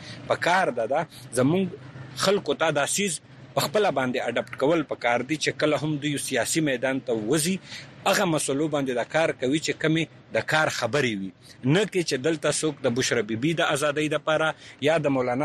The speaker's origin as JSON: {"language": "Pashto", "region": "Khyber Pakhtunkhwa", "country": "Pakistan", "said": "زه به حیثیت د وزیرستان یو وګړی، زما کور په 2009 اپریشن کې دا خبره محسوس زله کړې هم ده، زما کور وران شوی دی."}